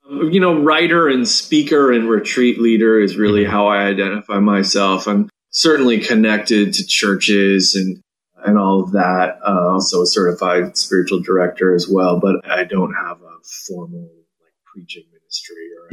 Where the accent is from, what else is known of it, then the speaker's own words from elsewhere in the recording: Seattle, Washington, United States; I have an aunt and cousins that I grew up in Seattle, and we all grew up we're all in Seattle.